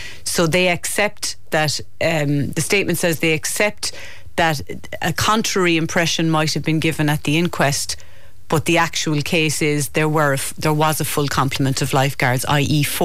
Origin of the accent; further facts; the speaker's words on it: Ballybunion, Munster, Ireland; I grew up in Ballybunion by the sea.